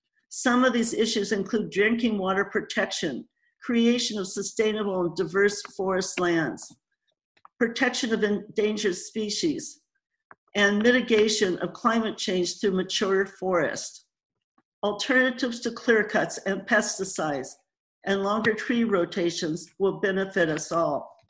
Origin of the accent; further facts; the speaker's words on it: Oregon, United States; now in Rockaway Beach, United States; I live in Rockaway Beach. I grew up in Coos County during the 50s and 60s, where my father worked at Weyerhaeuser as a lumber grader.